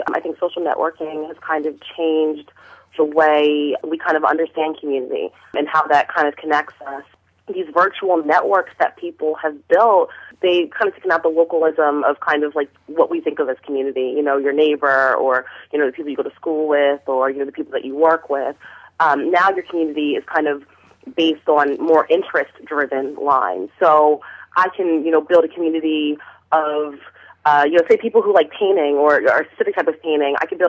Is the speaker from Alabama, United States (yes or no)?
no; Philadelphia, Pennsylvania, United States; And when I tell people that I'm from Philly